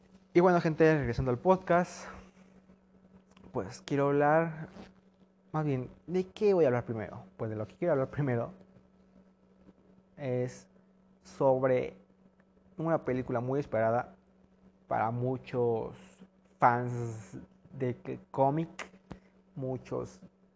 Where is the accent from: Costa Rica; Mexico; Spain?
Mexico; yo soy mexicano, yo pertenezco al país de México, vivo aquí en México